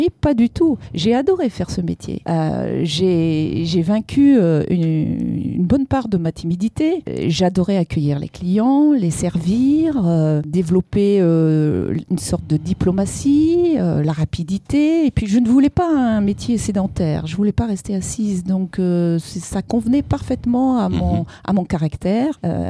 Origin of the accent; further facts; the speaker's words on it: Nouvelle-Aquitaine, France; Je viens de la Charente-Maritime.